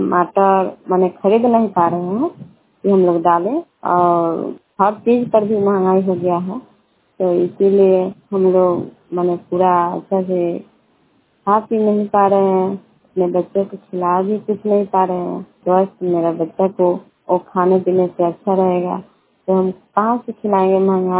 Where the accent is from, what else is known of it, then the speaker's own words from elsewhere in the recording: Bihar, India; और मकेर प्रखंड के रहने वाली हूँ। घर है मेरा नंदन कैसे का।